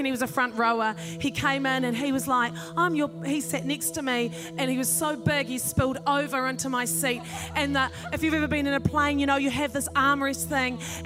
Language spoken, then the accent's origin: English; Otago, New Zealand; It is absolute honor to be in the Hawke's Bay region. I'm from Otago.